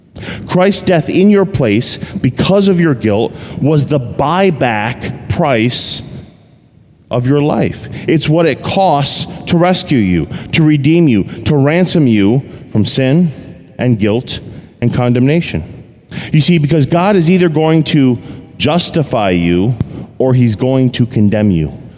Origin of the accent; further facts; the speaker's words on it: Vermont, United States; I grew up in Vermont. In 1973, the state of Vermont passed a bottle redemption law.